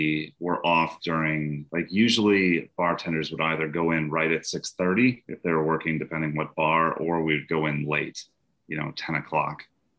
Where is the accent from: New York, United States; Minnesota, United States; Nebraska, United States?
Minnesota, United States; Yeah, absolutely. I grew up sailing in Minnesota.